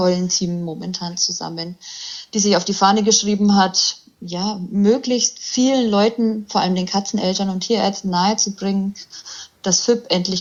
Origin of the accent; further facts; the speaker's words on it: Bavaria, Germany; ich bin 36 Jahre alt, ich komme aus der Nähe von Augsburg